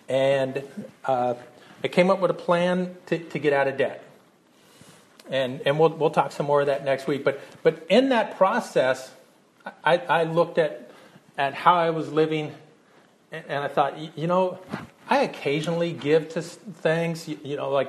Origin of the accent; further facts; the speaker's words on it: Louisiana, United States; born there; I was born in Louisiana, so I can talk about that myself.